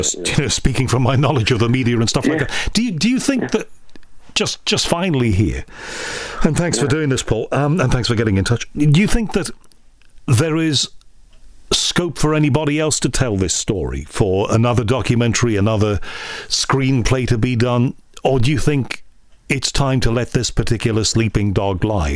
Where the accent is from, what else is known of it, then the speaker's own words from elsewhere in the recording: Liverpool, North West England, United Kingdom; the family that I grew up around in Liverpool